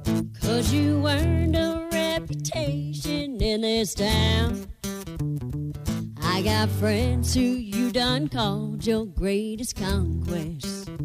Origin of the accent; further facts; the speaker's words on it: Mount Airy, Maryland, United States; I'm a country girl. I'm from Mount Airy, Maryland. Turn left at the cow right at the church. Keep on going. That's where I'm from.